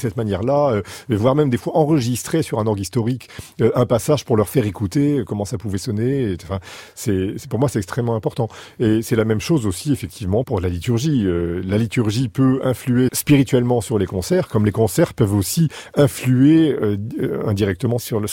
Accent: Boulogne-sur-Mer, Hauts-de-France, France; born there; je suis né à Boulogne-sur-Mer en 1962 et je suis organiste.

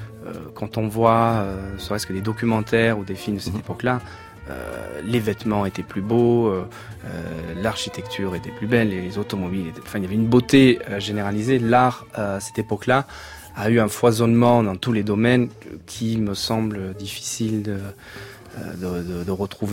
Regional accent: Montesarchio, Campania, Italy; French is a second language; La région de Naples, et plus précisément une ville qui s'appelle Montesarchio, qui est à une cinquantaine de kilomètres à l'intérieur des terres par rapport à Naples.

